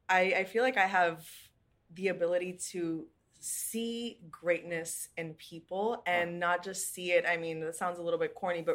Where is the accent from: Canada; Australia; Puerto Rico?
Puerto Rico; now in New York City, United States; So originally, I'm born and raised in Puerto Rico. I've been living in New York City for a year and a half.